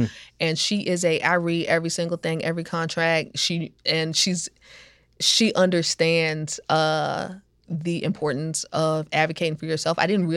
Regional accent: Hampton, Virginia, United States; I grew up in Hampton, Virginia. You know, it's a military town. So we've got a little sprinkle of everybody from everywhere.

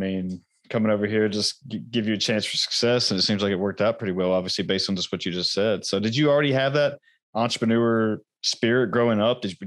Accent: United States; born there; obviously I was born here in America, but you know, and I've never been outside the country yet

